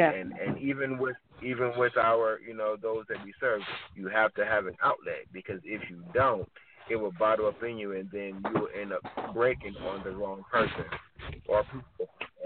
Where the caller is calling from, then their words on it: Detroit, Michigan, United States; I'm calling in from Detroit.